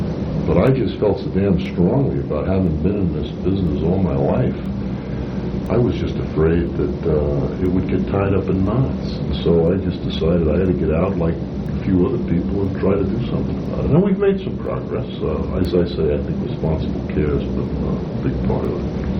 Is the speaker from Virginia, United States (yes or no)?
no; Queens, New York, United States; Oh, I grew up in Queens.